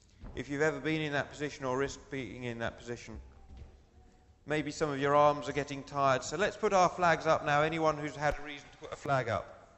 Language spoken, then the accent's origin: English; England, United Kingdom; They're used to extroverts and nutters. We're English.